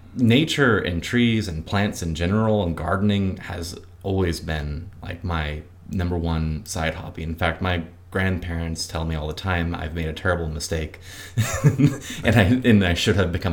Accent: Jasper, Indiana, United States; also born or lived in Louisville, United States; I'm from Southern Indiana, from a hardworking German community in Jasper, Indiana. I went to Hanover College and I lived for a few years in Louisville, Kentucky. And in 2012, my husband and I moved to Nashville.

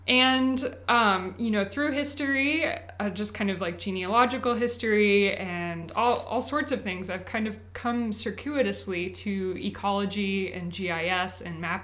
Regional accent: Franklin, Tennessee, United States; So I was born and raised in Nashville, actually just south of here in Franklin, Tennessee. And my mother's side of the family has been in Tennessee for a very long time.

